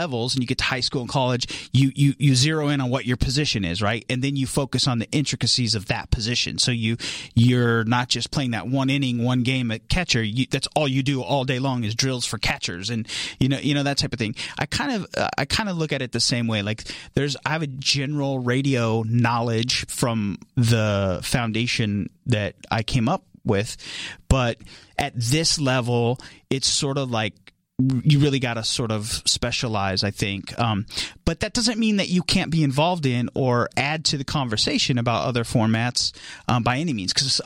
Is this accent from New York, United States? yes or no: no; California, United States; But, you know, I grew up in the Central Valley, and it was all, like, rhythmic based, you know.